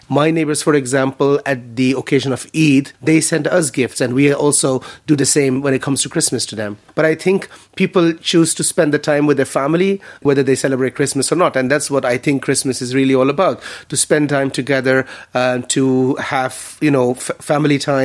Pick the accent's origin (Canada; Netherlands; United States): Netherlands; also born or lived in Pakistan; now in Ireland; I was born in Pakistan but grew up in the Netherlands from the age of one, and I have been in Ireland for the past 23 years.